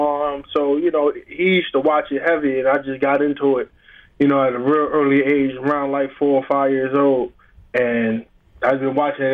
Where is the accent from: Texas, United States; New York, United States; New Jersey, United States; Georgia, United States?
New Jersey, United States; Asbury Park; I grew up in the Asbury Park area